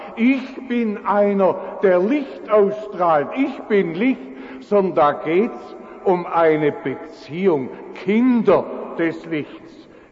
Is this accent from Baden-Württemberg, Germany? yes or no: yes; Rüd, Baden-Württemberg, Germany; ich bin ja in Rüd aufgewachsen